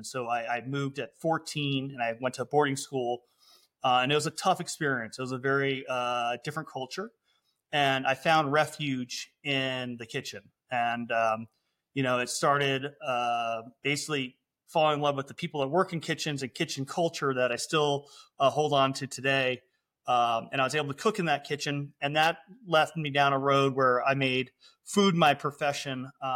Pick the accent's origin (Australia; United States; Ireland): Ireland; as an Irishman